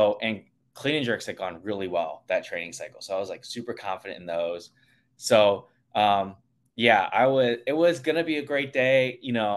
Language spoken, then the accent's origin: English; Cleveland, Ohio, United States; I'm from Cleveland, Ohio.